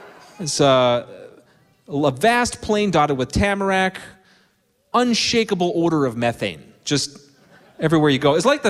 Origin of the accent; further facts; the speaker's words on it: Minnesota, United States; I'm here to tell you that for a kid born and raised on the Iron Range, as I was, Duluth doesn't have to worry about being cool.